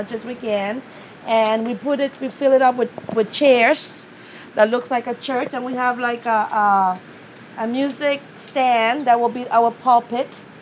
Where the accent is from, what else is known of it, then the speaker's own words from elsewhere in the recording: St. Croix, U.S. Virgin Islands; now in LaPlace, United States; Me and my husband, we come from St. Croix, Virgin Islands. And God told us in a long time that we were going to leave the island and we were going to start a church.